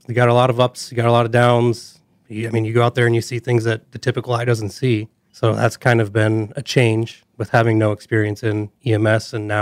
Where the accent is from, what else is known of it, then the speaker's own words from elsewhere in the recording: Volin, South Dakota, United States; So I grew up in Volin. We had a house fire my freshman year of high school